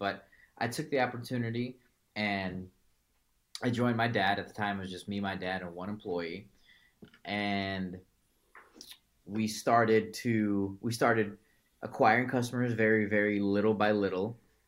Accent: Chicago, Illinois, United States; Yeah, so originally I'm from Chicago, and out of high school, my plan was to be some sort of entrepreneur

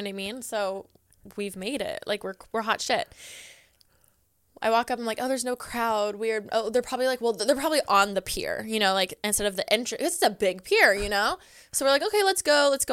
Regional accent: California, United States; We grew up in Southern California.

